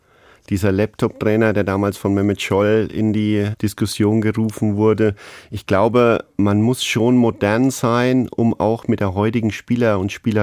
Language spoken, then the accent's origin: German; Gänheim, Bavaria, Germany; Und dazu gehört eben auch mein Heimatdorf Gähnheim mit circa 800 Einwohnern. Und ich bin immer noch sehr gerne dort.